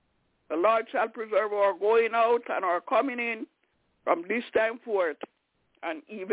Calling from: Albany, New York, United States; I'm calling from Albany, New York.

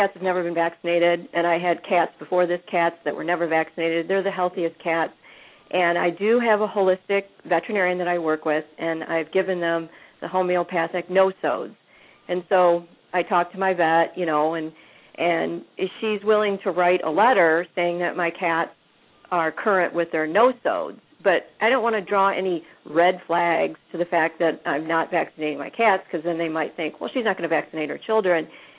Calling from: Michigan, United States; I'm calling from Michigan.

